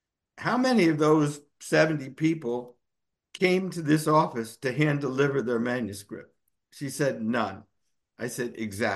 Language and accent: English; Newark, New Jersey, United States; I grew up in Newark, New Jersey.